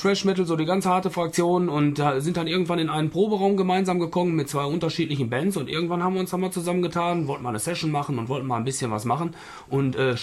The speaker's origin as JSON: {"language": "German", "town": "Essen", "region": "North Rhine-Westphalia", "country": "Germany", "said": "Nee, ich komme aus Essen, in der Essener Abteilung."}